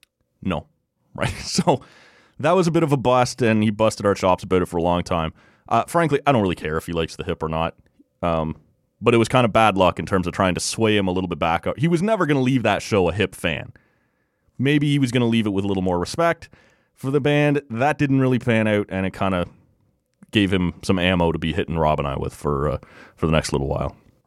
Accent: Oshawa, Ontario, Canada; And again, I grew up in Oshawa.

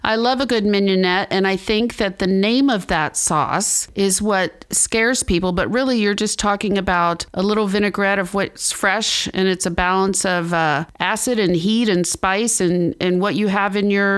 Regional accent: Texas, United States; also born or lived in Mexico; Now, I grew up in South Texas and Mexico, and I can tell you firsthand that Tex-Mex is its own cuisine.

